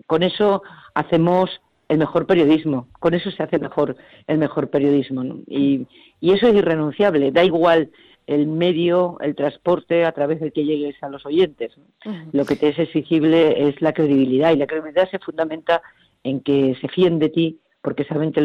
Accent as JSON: {"language": "Spanish", "town": "Badajoz", "region": "Extremadura", "country": "Spain", "said": "Yo soy del sur, yo soy extremeña, de Badajoz además, del sur de Extremadura."}